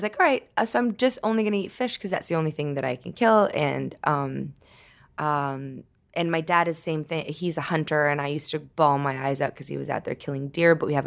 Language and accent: English; Toronto, Ontario, Canada; I grew up in Toronto, and we used to go to Chinatown. It's the most ethnically diverse city in the whole world.